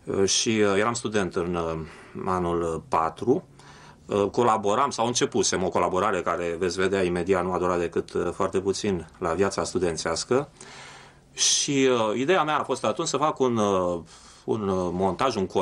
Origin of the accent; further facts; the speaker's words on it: Bucharest, Romania; Da, am studiat la Universitatea din București. De fapt, sunt bucureștean, născut la București în 1944.